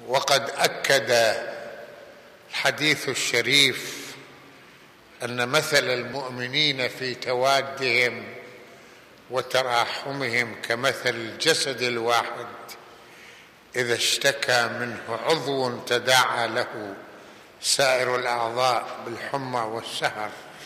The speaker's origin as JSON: {"language": "Arabic", "country": "Lebanon", "said": "احنا لبنانيين والمفروض على أنه نهتم بلدنا"}